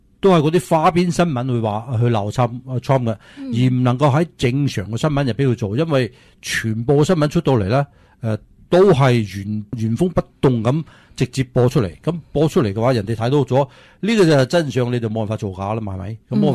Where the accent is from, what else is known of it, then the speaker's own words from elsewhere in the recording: United States; 其实我哋美国人又好